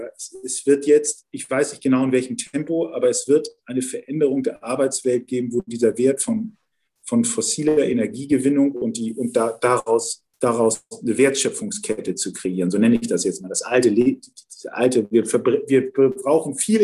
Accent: Hamburg, Germany; Ich bin ja Wilhelmsburger. Ich bin ja in Wilhelmsburg aufgewachsen und so.

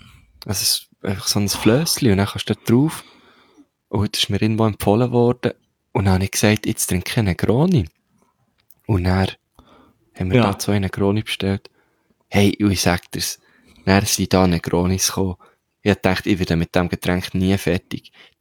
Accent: Switzerland; wir sind Schweizer.

